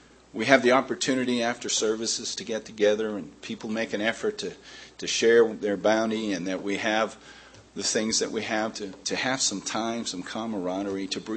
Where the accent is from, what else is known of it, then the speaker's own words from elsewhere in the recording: United States; But I can tell you, as an American, I wasn't happy with that.